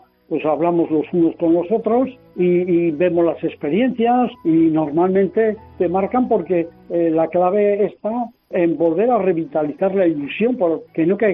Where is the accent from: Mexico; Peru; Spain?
Spain; Logroño, La Rioja; Fuimos 2 autobuses, yo soy de Logroño